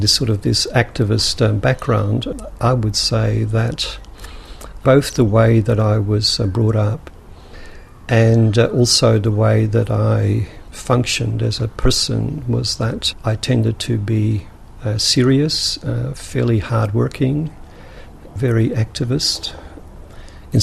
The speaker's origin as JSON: {"language": "English", "country": "Australia", "tie": "born or raised there", "also_born_or_lived": "Netherlands", "said": "I've come, of course, from a middle-class background in Holland and then growing up in Australia in terms of middle-class values."}